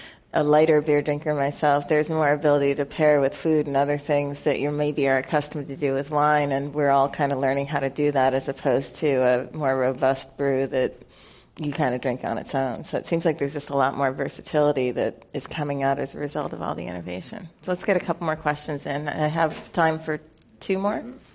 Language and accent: English; Buffalo, New York, United States; moved away; growing up in Buffalo, New York, you could get for like $5.99 a case. And I, as I have grown and moved out here